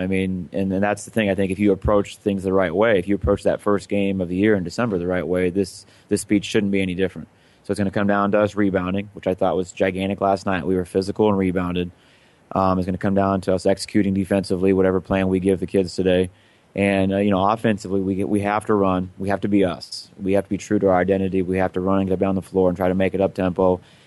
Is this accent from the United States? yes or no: yes; Orleans, Nebraska, United States; I'm from Orleans, and so in high school, I played against Oxford, and he coached down there.